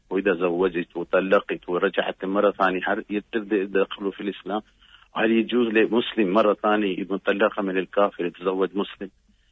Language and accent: Arabic; India; Arabic is a second language; عندنا في الهند